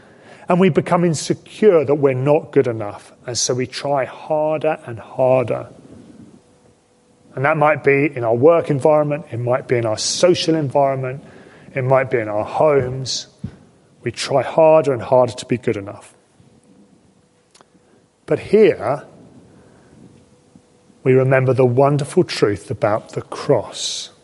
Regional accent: United Kingdom; what sort of person must I be as another British person?

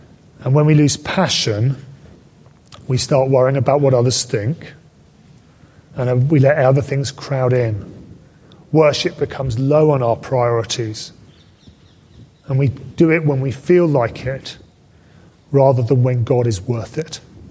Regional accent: United Kingdom; I think the hardest thing for us, if we're British, is that we are so conscious of what other people think.

